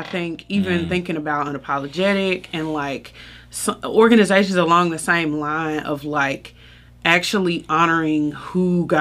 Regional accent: Memphis, Tennessee, United States; That shouldn't be our claim to fame as a city. Like, it's so much more here.

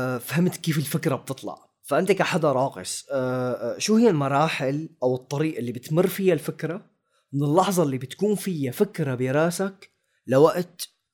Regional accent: Syria; moved away as an adult; now in Sudan; انا بعد ما طلعت من سوريا كنت بدرس اقتصاد، كنت بدرس بالمعهد العالي للفنون المسرحية.

